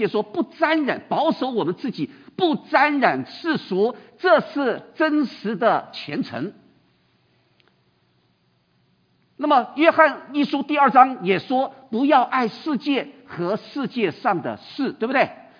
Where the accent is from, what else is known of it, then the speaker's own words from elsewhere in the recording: China; 我们中国人最会做暗中的事情呢，是不是？